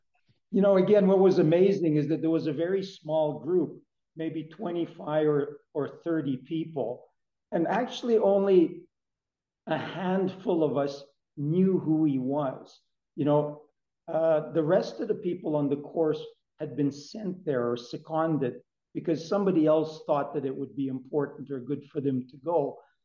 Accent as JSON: {"language": "English", "region": "Western Canada", "country": "Canada", "tie": "born or raised there", "said": "I was born in 1958 in Canada, Western Canada, on a grain farm."}